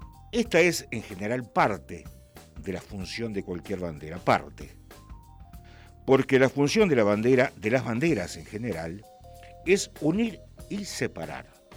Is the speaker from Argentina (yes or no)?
yes; Argentina; nos une como argentinos